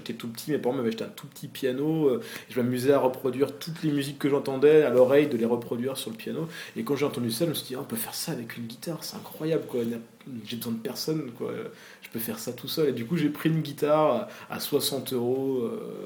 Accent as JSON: {"language": "French", "town": "Faverges", "region": "Auvergne-Rhône-Alpes", "country": "France", "said": "quand je suis arrivé au lycée à Annecy, je suis de Faverges."}